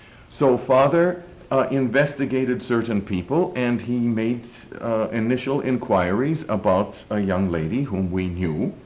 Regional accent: United States; And so as an American, going over there, we've got to say, first of all, I've got to understand the culture.

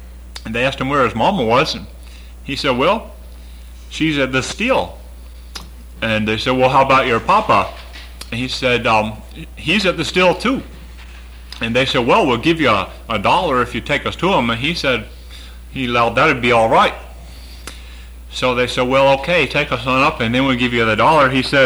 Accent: Nicholson Hollow, Virginia, United States; I grew up in Nicholson Hollow, well, lived most of my young life in Nicholson Hollow, born in Corbin Hollow. … so I moved into Nicholson Hollow

